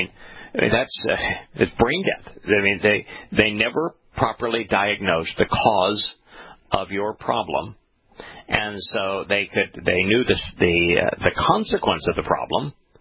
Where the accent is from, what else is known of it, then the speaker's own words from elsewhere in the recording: India; But you know, I'm Indian, so I don't process it very well.